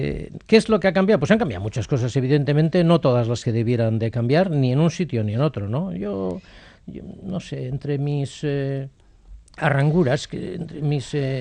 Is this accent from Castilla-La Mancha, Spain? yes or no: no; Basque Country, Spain; que soy yo, como soy euskaldun, puedo ser algo que mis compatriotas castellanos no pueden ser. Yo soy un poco francés y ellos no pueden serlo.